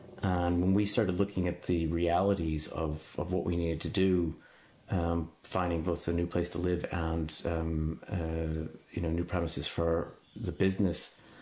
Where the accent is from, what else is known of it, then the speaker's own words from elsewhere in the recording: Natick, Massachusetts, United States; born there; I was born just outside of Boston, a small town called Natick. It's western suburbs of Boston.